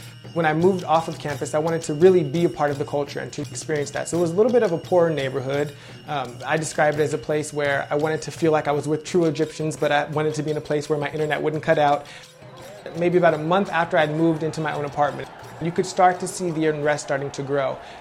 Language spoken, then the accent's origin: English; El Cajon, California, United States; now in Fort Worth, United States; I grew up in El Cajon. I've been living in this house since I was 3.